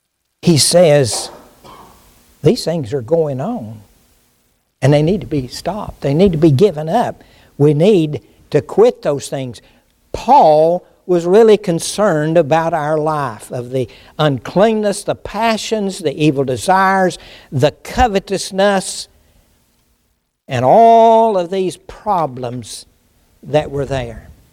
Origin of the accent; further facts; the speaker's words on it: Southern US, United States; It wasn't like that when I was growing up. Of course, I was born in the Bible Belt. I realized that. There was a whole different world up north.